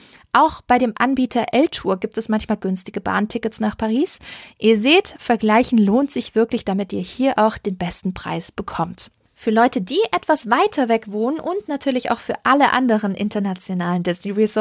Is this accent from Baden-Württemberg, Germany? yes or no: yes; Stuttgart, Baden-Württemberg, Germany; Ich komme aus Stuttgart